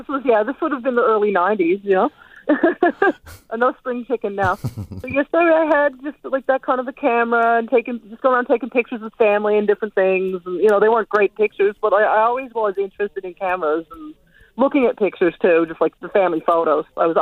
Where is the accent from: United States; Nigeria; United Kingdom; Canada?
Canada; Conception Harbour, Newfoundland and Labrador; I'm originally from Conception Harbour in Conception Bay. Not far from town.